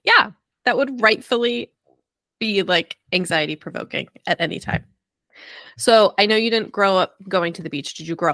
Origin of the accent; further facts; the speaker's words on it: New Jersey, United States; Like I grew up in Central Jersey.